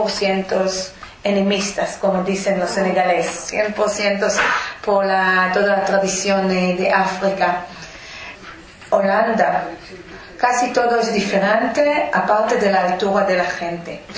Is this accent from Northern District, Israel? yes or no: yes; Northern District, Israel; Spanish is a second language; now in Spain; Nací en Israel, en el Valle de Israel, en un kibbutz que fue construido en 1927 con la tercera aliyah, la tercera inmigración, muy socialista, muy estricta, socialistas, casi comunistas. Crecí en este kibbutz, mis padres viven ahí todavía.